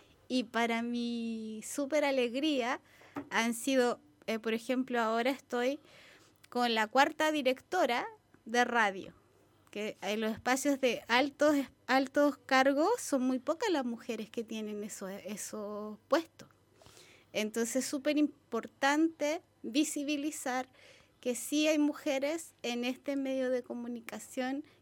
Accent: Santiago, Santiago Metropolitan Region, Chile; Solo de Santiago, porque yo soy de Santiago

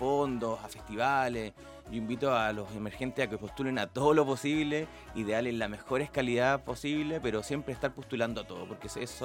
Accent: Llanquihue, Los Lagos, Chile; la mitad de la banda somos del sur, crecimos en Llanquihue, junto con los hermanos Niño, que es Rodrigo y Diego Niño, crecimos allá en Llanquihue y nos encontramos con el resto de la banda ya mucho más grande en Santiago

